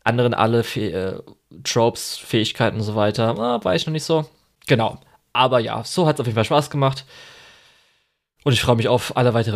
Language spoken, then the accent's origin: German; Germany; Wo wir natürlich so als Deutsche, ach klar, das ist natürlich Heidi-Referenz